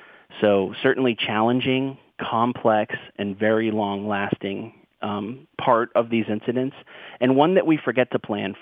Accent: Boston, Massachusetts, United States; you know, I'm from Boston.

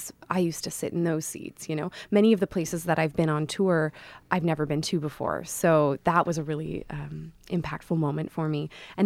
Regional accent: Vancouver, British Columbia, Canada; Well, I grew up in Vancouver, Canada

